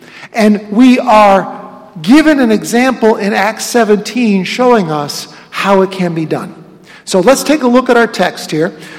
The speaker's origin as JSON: {"language": "English", "region": "England", "country": "United Kingdom", "said": "Those are British terms. Even though we're English, we don't get it."}